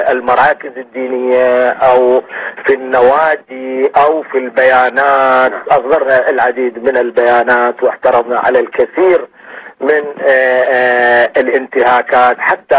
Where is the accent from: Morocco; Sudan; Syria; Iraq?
Iraq; حقيقة إحنا عراقيين وإنا وطن